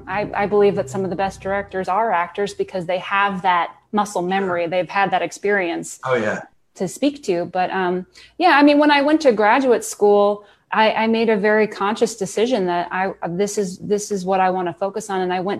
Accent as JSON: {"language": "English", "town": "Cincinnati", "region": "Ohio", "country": "United States", "said": "I am originally from Cincinnati, Ohio."}